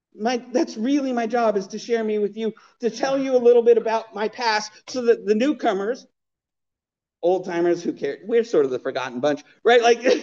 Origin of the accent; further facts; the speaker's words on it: Provo, Utah, United States; All right, so I'm a Utah kid, right? I was born in Provo, Utah.